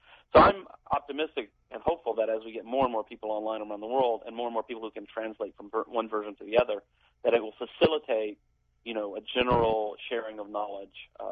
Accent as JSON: {"language": "English", "town": "Huntsville", "region": "Alabama", "country": "United States", "tie": "born or raised there", "said": "I grew up in Huntsville, Alabama, a town of about 250,000 people."}